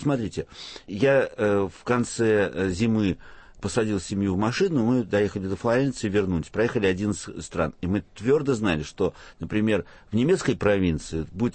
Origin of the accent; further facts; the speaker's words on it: France; поскольку детство провел во Франции, то каперство для меня было, ну, нормально совершенно.